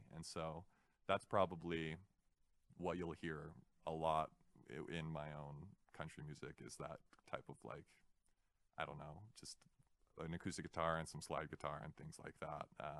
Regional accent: Spanish Fork, Utah, United States; Yeah, it all makes sense now, you know, growing up in Spanish Fork and... I'm just returning to my true, authentic self.

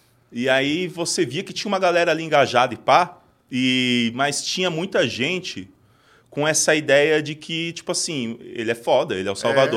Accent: Osasco, São Paulo, Brazil; Sou de Osasco, virei a esquina, tem uma faixa ali.

